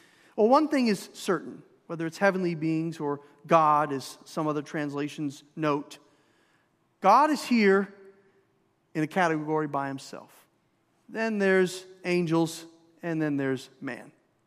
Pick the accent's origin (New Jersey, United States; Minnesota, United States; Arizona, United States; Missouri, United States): Minnesota, United States; In Minnesota, I grew up out in the country. Double-wide trailer. My grandparents partitioned their land, gave us 8 acres.